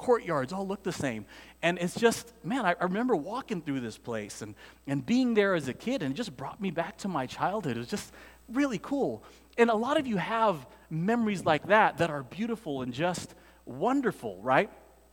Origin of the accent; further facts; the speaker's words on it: San Diego, California, United States; I grew up in South Bay. I graduated from Morris High School. Grew up in Paradise Hills, Southeast San Diego, right? I was a Navy brat.